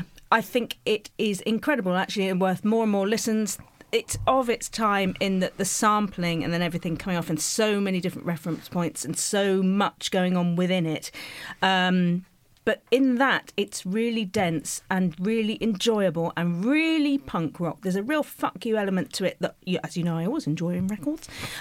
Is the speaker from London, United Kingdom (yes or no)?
yes; Twickenham, London, United Kingdom; But also the problem is I came from Twickenham